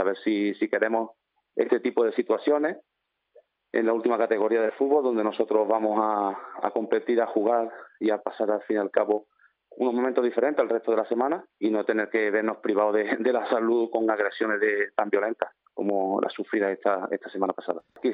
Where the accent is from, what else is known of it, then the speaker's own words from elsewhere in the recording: Puente Genil, Andalusia, Spain; Es cierto que yo soy de Puente Genil, he jugado y entrenado por la parte de Córdoba